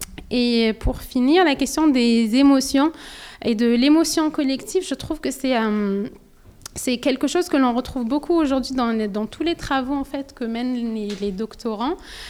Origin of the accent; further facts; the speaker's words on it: Algeria; now in France; moi je suis algérienne aussi